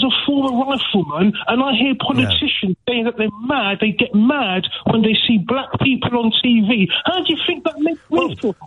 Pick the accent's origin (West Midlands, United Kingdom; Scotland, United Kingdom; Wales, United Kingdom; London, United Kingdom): London, United Kingdom; I was raised in Tottenham, Stamford Hill, in the heart of a Jewish community